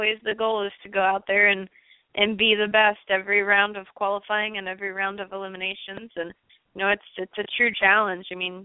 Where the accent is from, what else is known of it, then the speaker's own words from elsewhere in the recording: Texas, United States; I mean, to each their own, but I'm from Texas. I like a steak.